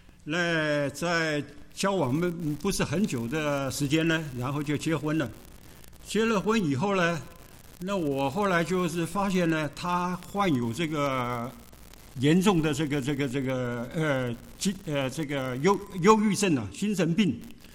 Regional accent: Taiwan; also born or lived in China; 那我是在中国大陆出生，然后两三岁的时候跟着我的父母亲呢一起在台湾呢那个长大的人。

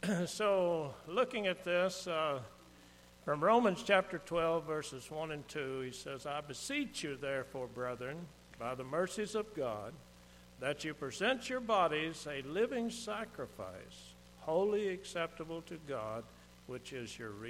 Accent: Kentucky, United States; As a child growing up in Kentucky.

